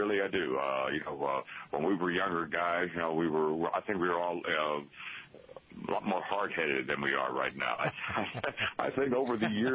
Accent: New Jersey, United States; born there; But believe it or not, I was born in New Jersey and I sing country music.

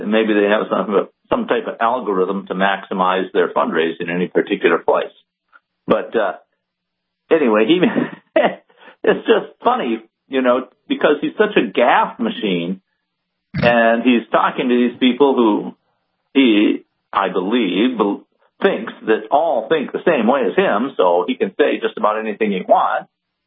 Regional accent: United States; born there; Actually, I am a Native American. I was born in America. That makes me a Native American, it seems to me.

